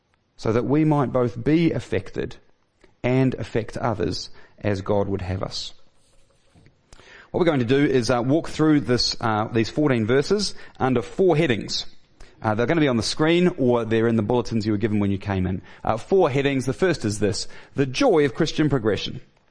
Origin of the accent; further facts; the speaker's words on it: New Zealand; accent: Kiwi; also born or lived in Australia; so to then come home to my own kind and then be told that I'm an Aussie, was terrible.